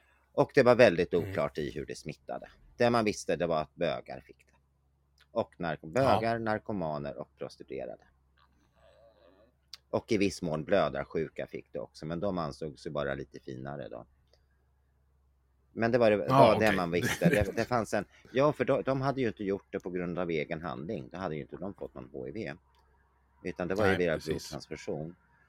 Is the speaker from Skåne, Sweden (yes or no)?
no; Hallsberg, Örebro County, Sweden; jag är född i Hallsberg, uppväxt där. Tillhör en så kallad Hallsbergssläkt.